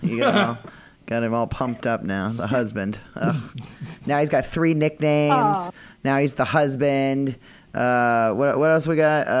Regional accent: East Coast, United States; I'm from the East Coast, so.

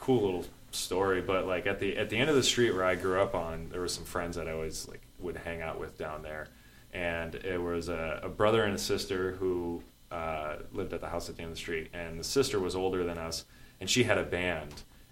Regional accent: Rochester, New York, United States; I'm originally from upstate New York, Rochester, New York.

